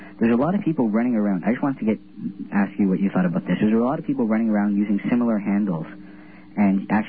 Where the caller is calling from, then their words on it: Toronto, Ontario, Canada; I'm calling from Toronto, Canada.